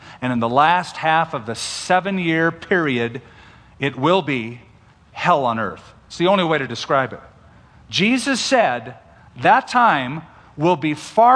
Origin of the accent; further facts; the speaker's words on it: California, United States; I'm a Californian, so there.